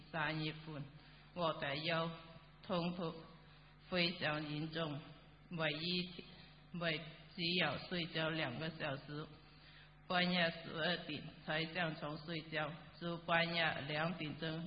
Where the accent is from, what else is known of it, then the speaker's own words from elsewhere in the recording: China; now in United States; 我由大陆来美国，